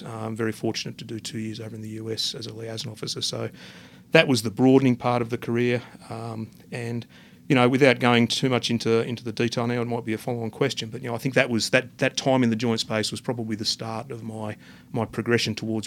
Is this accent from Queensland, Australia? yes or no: no; Canberra, Australian Capital Territory, Australia; also born or lived in Penrith / Adelaide; I was born in Penrith, just outside of Sydney. I did a little stint in Adelaide as a toddler and then moved to Canberra with my family in the late 70s, early 80s. Did all my schooling through Canberra.